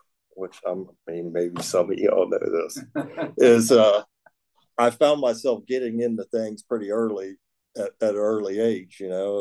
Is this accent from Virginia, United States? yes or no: yes; Norfolk, Virginia, United States; born there; I was born in Norfolk, Virginia. My father was a tugboat captain.